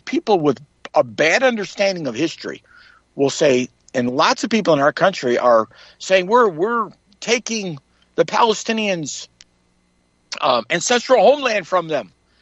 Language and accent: English; United States; And Americans, we need to say we're Americans.